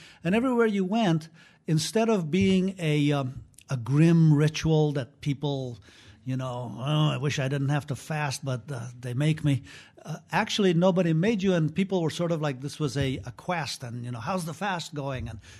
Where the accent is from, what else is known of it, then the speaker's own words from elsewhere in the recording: Afghanistan; Islam was part of everyday life in that sense when I was growing up in Afghanistan.